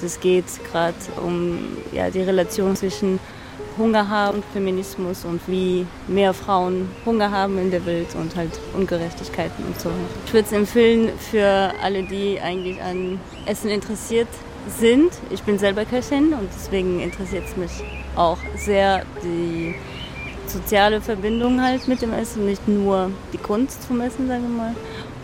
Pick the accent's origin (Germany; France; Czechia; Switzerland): France; Ich komme aus Frankreich